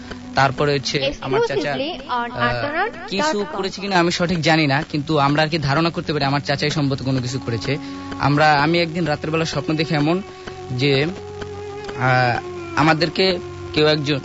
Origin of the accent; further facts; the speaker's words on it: Dhaka, Dhaka Division, Bangladesh; আমি কল্যাণপুর থেকে এসেছি। … আমি ঢাকা সিটি কলেজে লেখাপড়া করি।